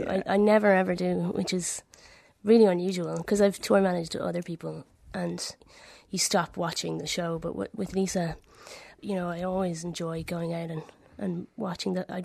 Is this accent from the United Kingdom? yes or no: no; Dublin, Leinster, Ireland; I grew up in Rathfarnham.